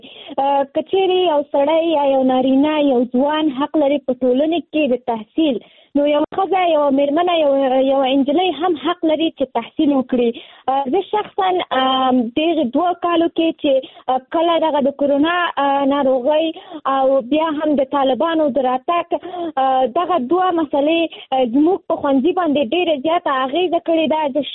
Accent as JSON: {"language": "Pashto", "region": "Nangarhar", "country": "Afghanistan", "lives_now": "Kabul, Afghanistan", "said": "ما د ننګرهار د ولایت نه فعلاً په کابل کې ژوند کوم او زه هم د نهم ټولګي زده کوونکی یم،"}